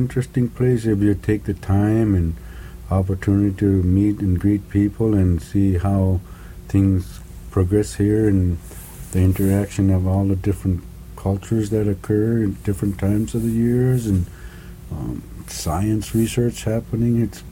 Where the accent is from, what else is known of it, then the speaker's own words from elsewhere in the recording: Barrow, Alaska, United States; first language Inupiaq; English is a second language; I'm born and raised in Barrow, and I call myself a half-breed, even though I'm not quite half-breed. I know two different, my native language is the Inupiaq language, and I speak the English